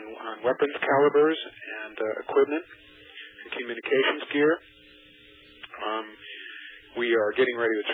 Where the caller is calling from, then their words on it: Los Angeles, California, United States; I'm calling from Los Angeles, heart of earthquake city.